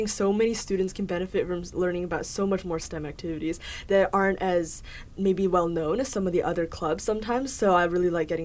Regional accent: Juneau, Alaska, United States; I'm a senior at Thunder Mountain High School here in Juneau, Alaska. I was born and raised in Juneau, so I'm 18 years old now. So I'm a lifetime Juneauite, and I really love this town.

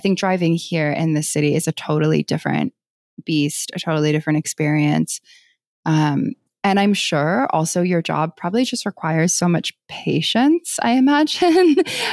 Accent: East Coast, United States; also born or lived in England / Singapore; I'm from the East Coast. I mean, I lived in England growing up and I lived in Singapore, but this was a kind of landscape I had never seen.

